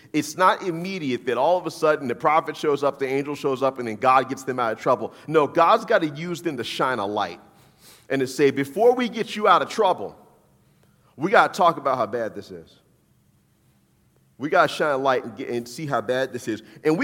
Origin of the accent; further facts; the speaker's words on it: New Orleans, Louisiana, United States; I grew up I grew up in the Deep South. I'm from Louisiana, I'm from New Orleans.